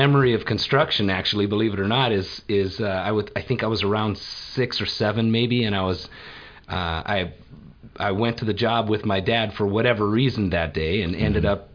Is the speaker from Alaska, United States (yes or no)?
yes; Anchorage, Alaska, United States; So I was actually born here in Anchorage. I grew up in Spinard, and I grew up in Spinard in the 70s.